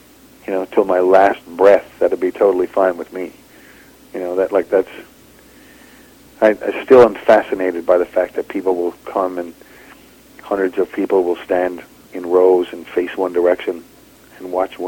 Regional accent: Newfoundland and Labrador, Canada; I'm a Newfoundlander. That's part of Canada, so I'm Canadian.

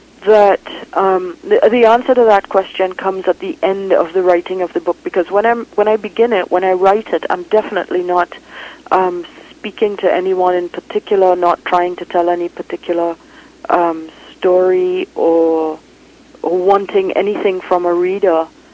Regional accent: Trinidad & Tobago; moved away as an adult; now in Vancouver, Canada; I'm very attached to Trinidad, even though I was there for only the first 19 years of my life.

